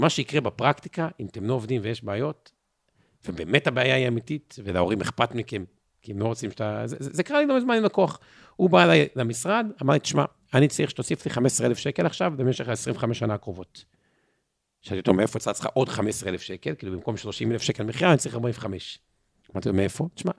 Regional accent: Haifa, Haifa District, Israel; אגב אני חיפאי

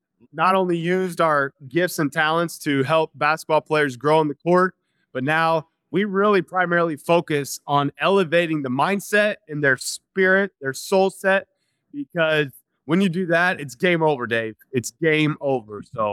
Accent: Rossville, Indiana, United States; I'm from Rossville, Indiana, a town of 1,500 people.

